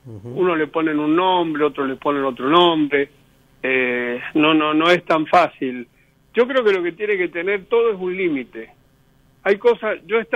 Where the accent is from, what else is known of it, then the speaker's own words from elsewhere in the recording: San Lorenzo, Santa Fe, Argentina; born there; yo vengo de una zona, yo nací cerca en San Lorenzo, en Santa Fe.